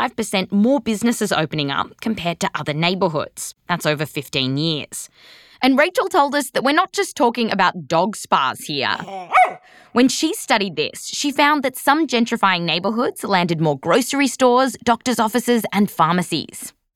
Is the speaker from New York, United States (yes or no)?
yes; New York, United States; I was born and bred in Midtown, New York.